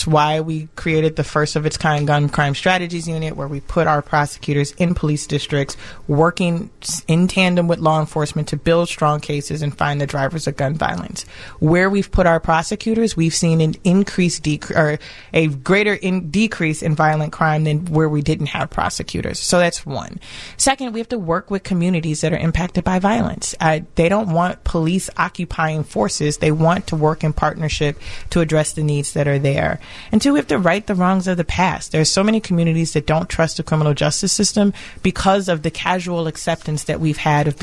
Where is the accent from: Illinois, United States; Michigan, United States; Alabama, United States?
Illinois, United States; Chicago; I grew up in Cabrini, then I moved to Lincoln Park.